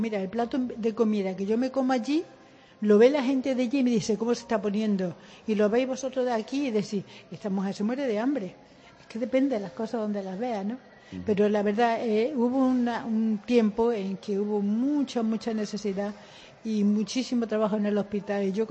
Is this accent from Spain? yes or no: yes; Andalusia, Spain; Como los andaluces que sí, tenemos para todos.